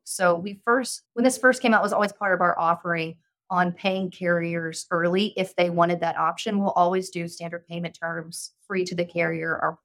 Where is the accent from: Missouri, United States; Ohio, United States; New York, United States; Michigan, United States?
Missouri, United States; Kansas City; now in Dallas, United States; But yeah, so I grew up in Kansas City, big Chiefs fan. whole family is from Kansas, and I made my way to Dallas by way of the SMU rowing team.